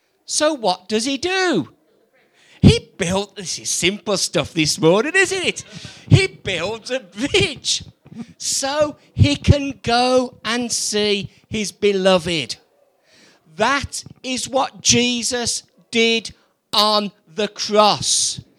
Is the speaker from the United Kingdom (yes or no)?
yes; West Midlands, United Kingdom; now in Pontymister, United Kingdom; Yeah, I'm the Brummie and I know what it means